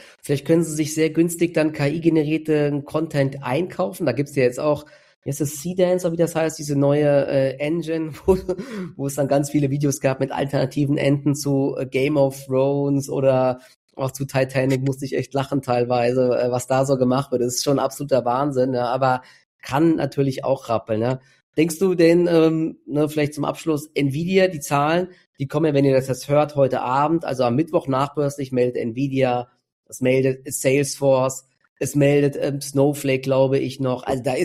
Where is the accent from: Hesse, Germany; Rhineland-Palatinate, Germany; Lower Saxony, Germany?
Hesse, Germany; Dietzenbach; Selbst in meiner Heimatstadt baut Google ein riesiges Rechenzentrum jetzt hier in Dietzenbach